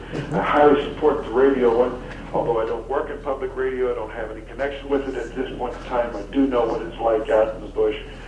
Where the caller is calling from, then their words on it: Wasilla, Alaska, United States; I'm calling from Wasilla.